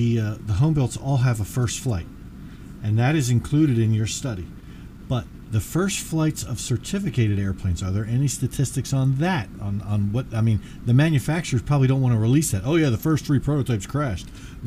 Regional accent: Philadelphia, Pennsylvania, United States; We're from Philly, man. We'll enunciate nothing.

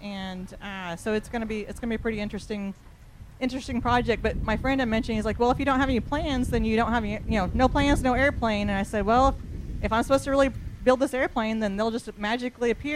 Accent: Tulsa, Oklahoma, United States; I'm from Tulsa, Oklahoma, right outside of Tulsa.

